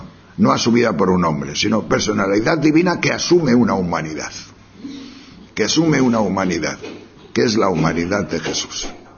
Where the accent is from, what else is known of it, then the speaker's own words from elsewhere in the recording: León, Castile and León, Spain; Y además soy de León, y nací en un prado, debajo de una vaca.